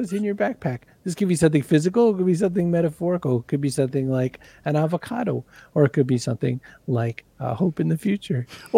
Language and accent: English; Augusta, Maine, United States; I was born and raised in around Augusta, Maine, and one of the things that happened was there was a community farm plot.